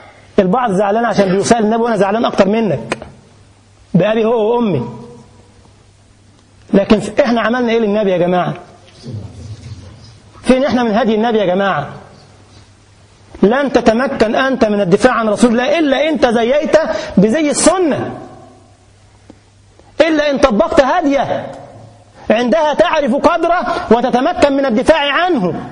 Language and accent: Arabic; Egypt; كان عندنا في مصر حاجة اسمها مباراة القمة، الأهلي والزمالك، ومازالت يعني.